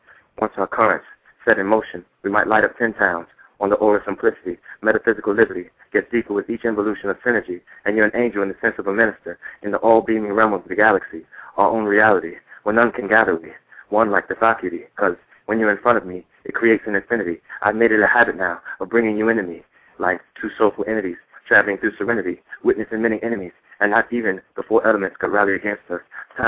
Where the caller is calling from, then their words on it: Atlanta, Georgia, United States; I'm calling from Atlanta.